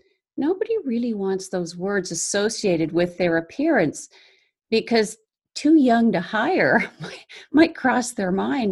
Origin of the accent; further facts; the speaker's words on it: Atlantic Canada, Canada; I'm a Canadian and an Atlantic Canadian at that. The blonde probably wouldn't stand a chance out here.